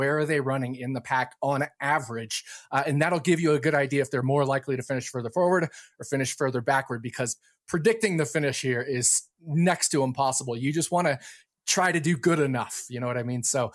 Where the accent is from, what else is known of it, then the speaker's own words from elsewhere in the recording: Virginia, United States; And as a kid growing up in Virginia, North Carolina is the hotbed of NASCAR, right?